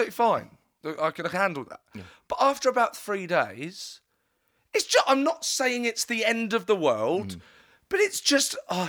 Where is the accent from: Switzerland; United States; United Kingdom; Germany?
United Kingdom; And I think there's an with being British, I think there's a kind of undercurrent of...